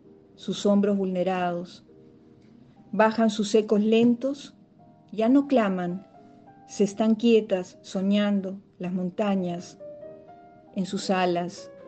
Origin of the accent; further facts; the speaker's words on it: Peru; soy peruana